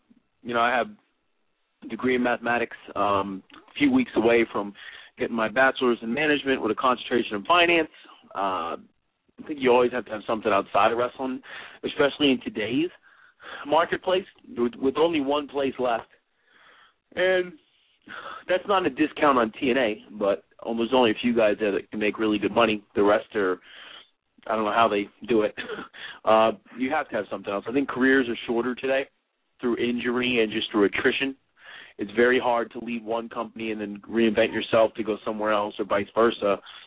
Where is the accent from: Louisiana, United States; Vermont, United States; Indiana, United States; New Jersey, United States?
New Jersey, United States; Toms River; now in Louisville, United States; speaking to you right now from Louisville, Kentucky. That's where I spend most of my time down here. Was born and raised in New Jersey. It's always going to be home right there in Toms River, New Jersey.